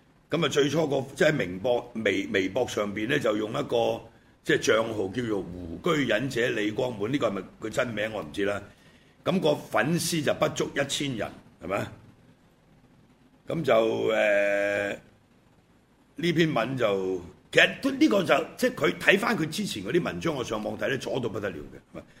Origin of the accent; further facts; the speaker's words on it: Hong Kong; 今時今日，我哋作為香港人。